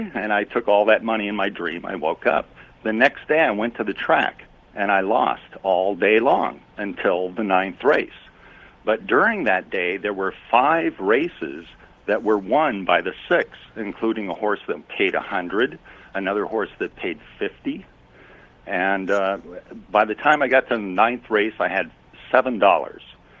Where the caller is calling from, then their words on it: Cool, California, United States; from Cool, California.